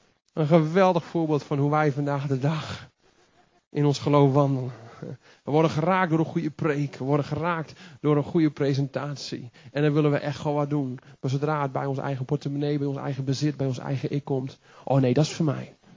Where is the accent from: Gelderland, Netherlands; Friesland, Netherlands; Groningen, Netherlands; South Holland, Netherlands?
Groningen, Netherlands; Want ik kom natuurlijk uit het noorden, dus ik ben een Groninger. En dat kun je denk ik ook wel een beetje aan me horen.